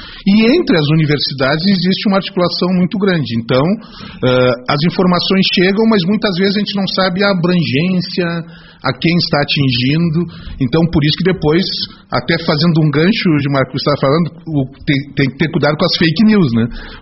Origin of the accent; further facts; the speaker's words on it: Pelotas, Rio Grande do Sul, Brazil; Sou natural de Pelotas. Pelotas.